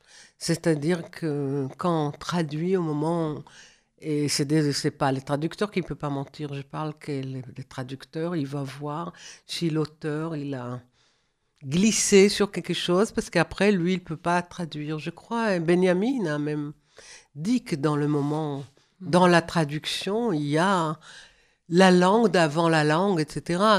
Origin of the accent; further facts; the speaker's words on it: Tel Aviv, Tel Aviv District, Israel; first language German; French is a second language; Je suis française, je suis israélienne.